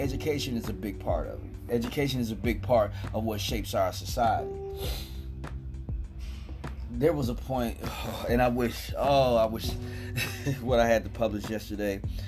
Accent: Chicago, Illinois, United States; I come from the Robert Taylor Homes in Chicago, Illinois.

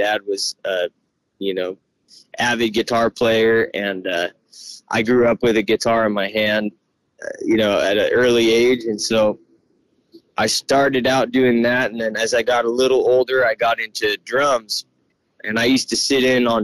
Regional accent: Ben Lomond, California, United States; I grew up in the San Lorenzo Valley. I'm from Ben Lomond my whole life. Grew up there, went to SLV, went to elementary school in Boulder Creek.

